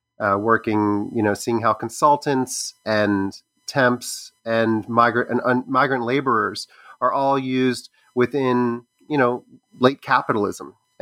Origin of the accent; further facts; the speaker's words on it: Baltimore, Maryland, United States; I'm a professor of history at the ILR School of Cornell University. I grew up in Baltimore, Maryland